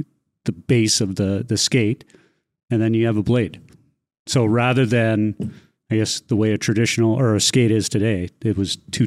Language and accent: English; Saskatoon, Saskatchewan, Canada; I grew up in Saskatoon, born and raised. Then from there, We had family that farmed out in the Arborfield, Tisdale area